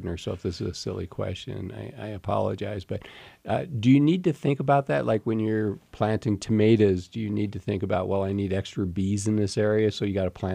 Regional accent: Cleveland, Ohio, United States; You know, I grew up in Cleveland, Ohio. You know, they get a lot of rain.

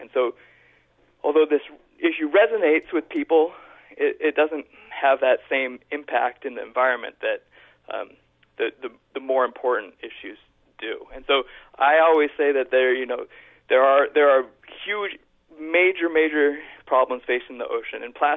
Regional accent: Eugene, Oregon, United States; now in Seattle, United States; I am at the University of Washington, but I'm born and raised in Eugene, and I'm a Duck

